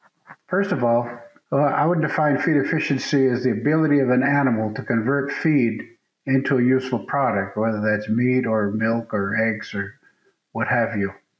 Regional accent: Australia; moved away as an adult; now in Davis, United States; I came from Australia to UC Davis as a faculty member, assistant professor, in 1991

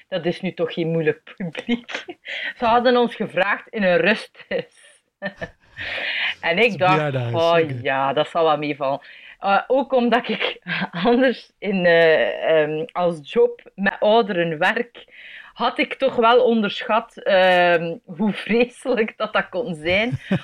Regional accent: Belgium; Ik ben een impro-comedian uit België.

